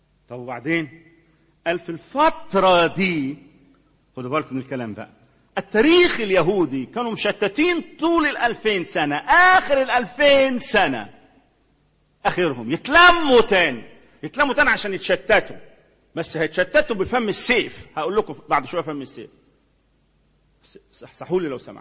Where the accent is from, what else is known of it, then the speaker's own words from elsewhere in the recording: Egypt; عندنا في مصر، الأرقام دي تعمل تعداد حقيقي لهذا الشعب